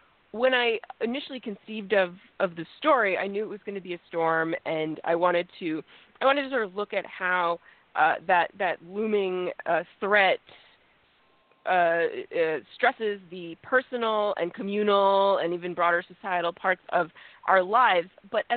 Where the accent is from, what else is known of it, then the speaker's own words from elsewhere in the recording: Vermont, United States; CNN had live footage of my hometown in southern Vermont with a river of water flooding through it.